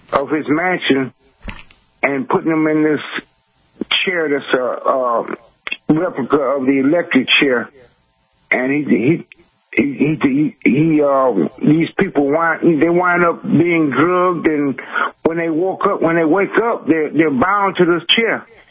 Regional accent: New York, United States; I grew up in Harlem, New York, and I used to walk 2 blocks down to 125th Street to this movie called The Sunset.

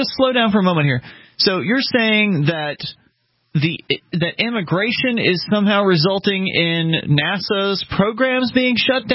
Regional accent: the South, United States; Oh, I can understand you. I'm from the South.

